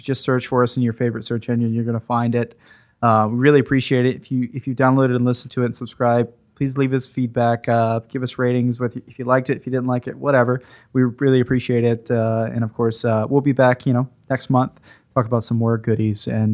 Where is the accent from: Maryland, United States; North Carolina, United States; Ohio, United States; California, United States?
North Carolina, United States; For the record, I'm from North Carolina, where barbecue was basically invented.